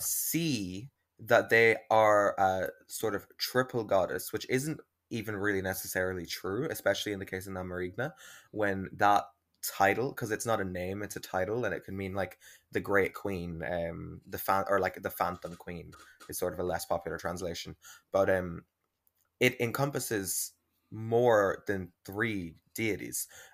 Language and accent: English; Ireland; I am an Irish person. Both my parents are Irish. I was born in Ireland, raised in Ireland, etc.